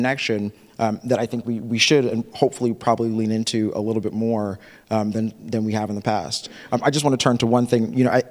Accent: Jamaica; I'm also Jamaican, so the joke is always you have three jobs, right?

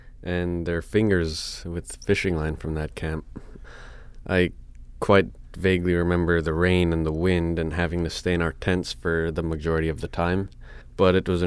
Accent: Togiak, Alaska, United States; Growing up in Togiak was, it was different. It wasn't quite like growing up in a small city where you have roads and all these things. We do have roads, but they're short gravel roads. You don't have concrete over there

